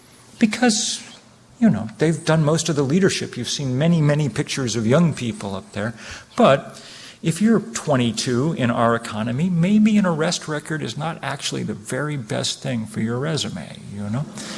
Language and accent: English; Vermont, United States; That's my home state of Vermont